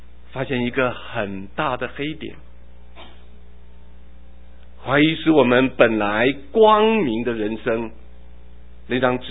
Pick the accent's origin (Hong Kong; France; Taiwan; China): Taiwan; 假设有一天我回台湾，我要去找我曾经住过的地方，我要在那边登记户口，我知道我住过那个地方。